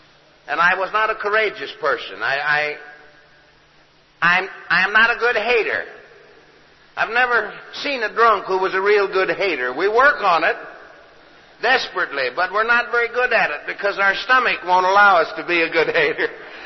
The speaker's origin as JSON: {"language": "English", "country": "Canada", "said": "In my country, we have what we call, I'm from Canada"}